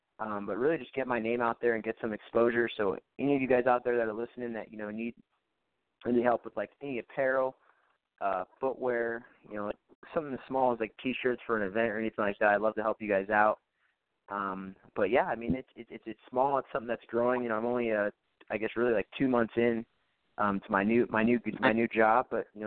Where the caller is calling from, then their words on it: Dallas, Texas, United States; Yo, I'm here from Dallas, Texas. You guys hear me?